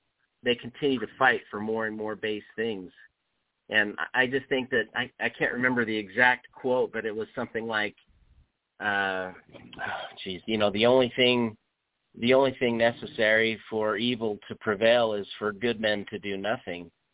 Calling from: Salt Lake City, Utah, United States; I'm calling from Salt Lake, Utah

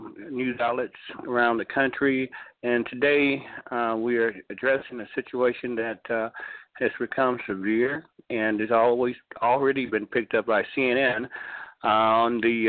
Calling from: Snellville, Georgia, United States; I'm calling from a place most people live their whole lives trying to get to. I'm calling from the Promised Land in Snellville, Georgia.

